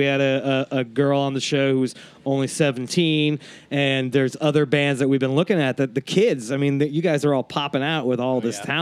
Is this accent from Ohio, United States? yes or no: no; New York, United States; and I, being a New Yorker, was so blown away by it